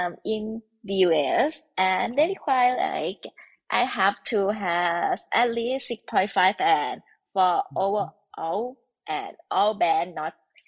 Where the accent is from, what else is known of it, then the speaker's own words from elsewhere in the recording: Thailand; English is a second language; I'm from Thailand. Now I am a researcher working for the Peter Liam Chemical Company One.